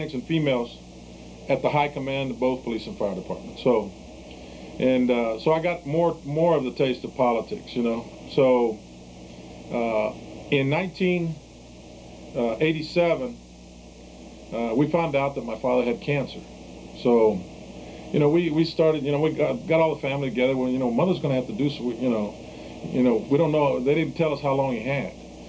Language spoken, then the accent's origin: English; Texas, United States; I was born and raised in Magnolia. You know, and in fact, most of the people there in my neighborhood of the Barrio of Magnolia, they don't know me as